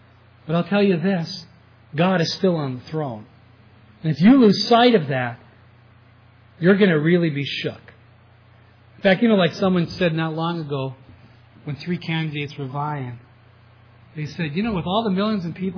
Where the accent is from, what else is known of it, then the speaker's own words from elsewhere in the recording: Minnesota, United States; Growing up on the Iron Range, in which they haven't had a Republican representative in a century.